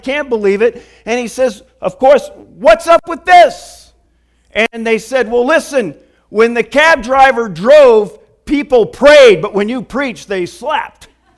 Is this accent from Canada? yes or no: no; Michigan, United States; now in New York, United States; growing up in Michigan, I never would have envisioned living in New York, let alone being a pastor in New York.